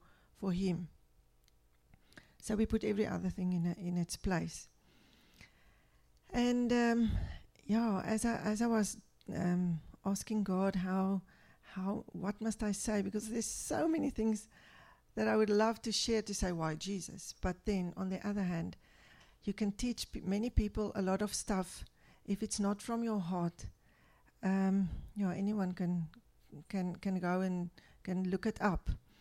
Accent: South Africa; As I come from South Africa, I thought that amount will be higher

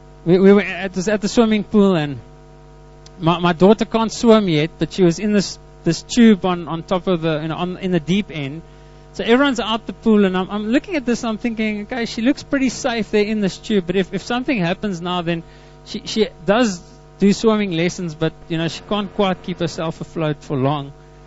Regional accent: Karoo, South Africa; growing up in the Karoo, there's not lots of water

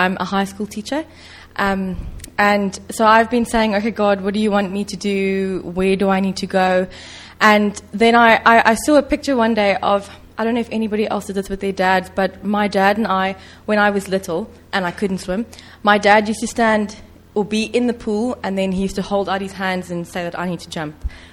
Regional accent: South Africa; I'm South African and I don't have a British ancestry.

